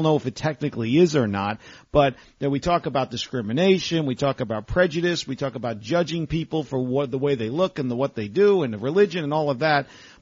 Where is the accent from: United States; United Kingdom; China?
United States; New York; You know, I'm from New York originally. I love it. It's my home, but it's New York.